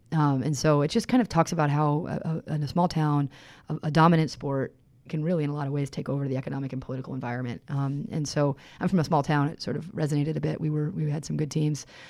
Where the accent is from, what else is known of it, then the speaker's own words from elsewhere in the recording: New Hampshire, United States; I'm from New Hampshire